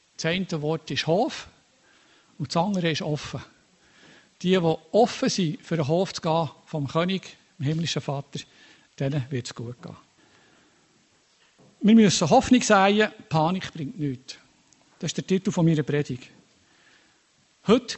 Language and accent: German; Switzerland; kurz nachdem wir als Schweizer Stimmbürger zwei Initiativen zur Senkung der Gesundheitskosten der Urne deutlich abgelehnt haben